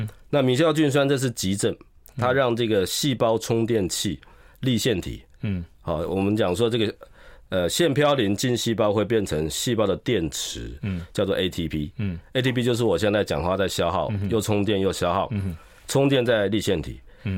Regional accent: Zhushan, Nantou County, Taiwan; 另外一种在我的故乡竹山，台农66号就是那个蜜番薯

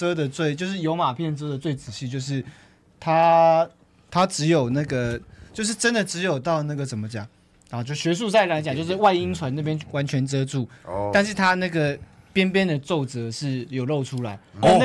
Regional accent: Taiwan; 原来我们台湾人这么伟大，

